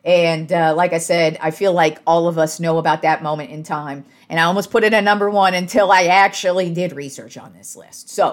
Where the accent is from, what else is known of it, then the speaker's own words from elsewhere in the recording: San Jose, California, United States; born there; also born or lived in Reno / Austin; I was born in San Jose, so I've just always liked the Sharks